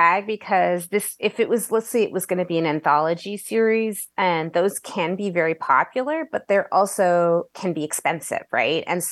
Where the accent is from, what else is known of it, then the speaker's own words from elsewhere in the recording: Brampton, Ontario, Canada; also born or lived in Ottawa; I was born in Ottawa and grew up in the suburbs of Southern Ontario, Brampton, Ontario, outside of Toronto.